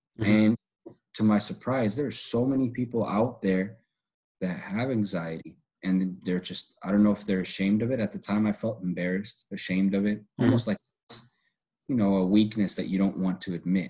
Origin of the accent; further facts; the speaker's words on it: Chicago, Illinois, United States; moved away as an adult; now in Oklahoma City, United States; I'm from Chicago, born and raised in Chicago, but I moved to Oklahoma City about 3.5 years ago.